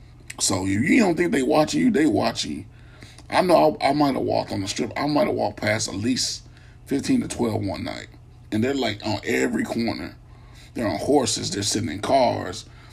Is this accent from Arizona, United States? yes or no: no; Kentucky, United States; They ask me where I was from. I told them I was from Kentucky.